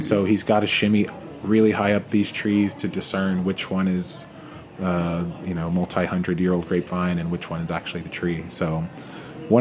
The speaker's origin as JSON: {"language": "English", "region": "Georgia", "country": "United States", "said": "No, so I am from Georgia"}